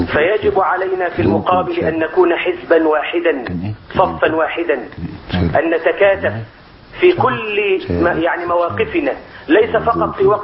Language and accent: Arabic; Faiyum, Faiyum Governorate, Egypt; يعني أنا أتحدث عن بلدي الفيوم، الناس يحبون